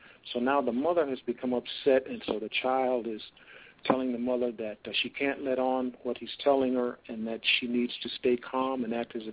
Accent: Albuquerque, New Mexico, United States; I'm from Albuquerque, New Mexico.

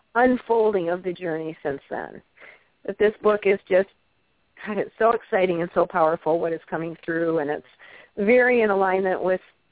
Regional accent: Michigan, United States; I'm a Colorado person, but I'm from Michigan originally, and I'm living in Grand Haven finishing the book right now

